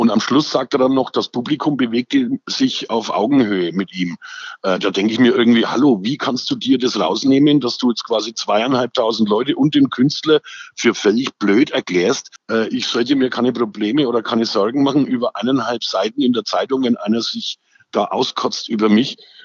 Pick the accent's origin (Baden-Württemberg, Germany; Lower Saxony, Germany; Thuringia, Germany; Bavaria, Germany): Bavaria, Germany; Nuremberg; ich komme aus der Nürnberger Südstadt, da leben roundabout 130 verschiedene Nationen.